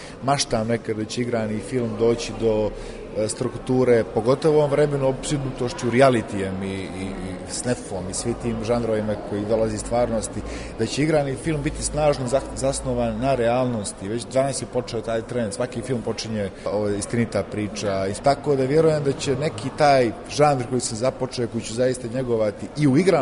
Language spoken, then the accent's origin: Serbian; Podgorica, Montenegro; Ja dolazim iz Podgorice